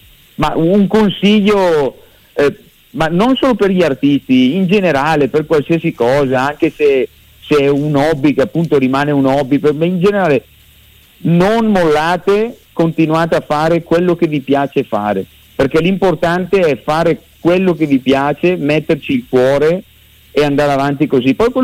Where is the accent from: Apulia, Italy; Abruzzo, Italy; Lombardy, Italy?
Lombardy, Italy; Bergamo; accent: Bergamasque; si sente dall'accento che sono bergamasco, quindi essendo di Bergamo